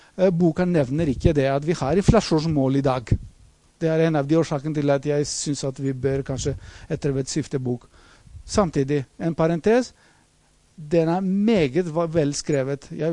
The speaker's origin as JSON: {"language": "Norwegian", "country": "Greece", "second_language": "Norwegian", "lives_now": "Norway", "said": "tro meg, jeg kommer fra Hellas, og hvis dere har hørt om en ting fra Hellas, det er statsgjeld."}